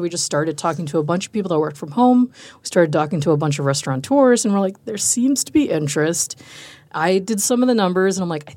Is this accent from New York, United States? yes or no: yes; New York, United States; also born or lived in Chicago; now in Austin, United States; Because I'm like from Chicago, was born and raised in New York. Yeah. So it's like very big cities.